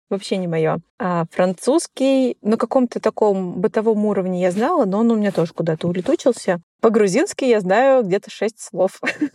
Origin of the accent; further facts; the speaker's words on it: Russia; accent: Russian; Есть во мне русский акцент, и я хотела бы это поправить.